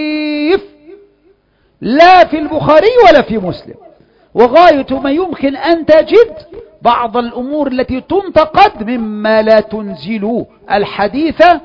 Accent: Egypt; الشيخ مصري وأنا مصري، فالمصريان يتفقان

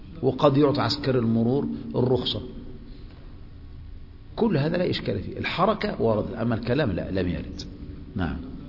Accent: Egypt; لكن احنا كمصريين ما ينفعش

